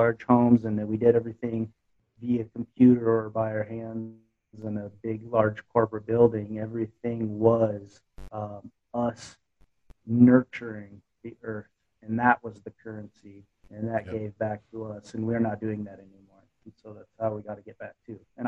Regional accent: Texas, United States; I grew up, I was raised in West Texas, played a lot of West Texas football, Friday Night Lights.

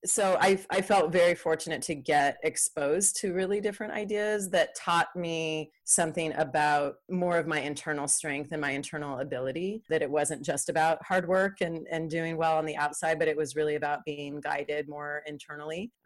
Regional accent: California, United States; also born or lived in Georgia / Maine; I mean, I was born in California. California is definitely home for me. We would leave California and come back.

